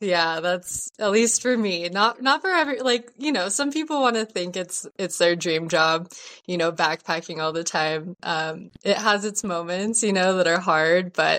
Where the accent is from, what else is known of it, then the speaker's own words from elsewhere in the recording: Anaheim, California, United States; what I had experienced growing up in Anaheim, where people, I think, kind of, you know, always had their guard up.